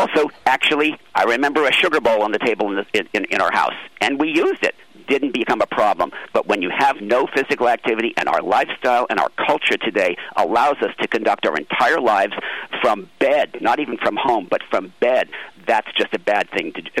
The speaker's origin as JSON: {"language": "English", "town": "San Francisco", "region": "California", "country": "United States", "tie": "born or raised there", "said": "because I grew up in San Francisco and in the Bay Area, and we had it when I was a kid."}